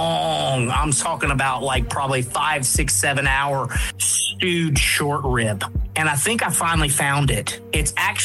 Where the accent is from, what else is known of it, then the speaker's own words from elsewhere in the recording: North Carolina, United States; this state, North Carolina, has to offer, my home state.